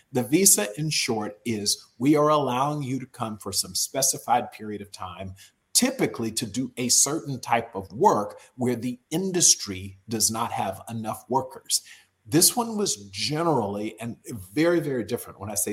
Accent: Florida, United States; I grew up in South Florida. I went to school in Miami at the University of Miami.

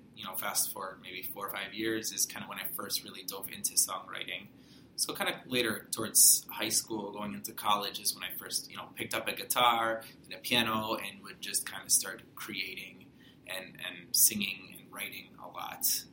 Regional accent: Ohio, United States; now in Chicago, United States; And so we were born and raised in Northeast Ohio. And I studied in Central Ohio at Ohio State University and moved to Chicago close to 10 years ago.

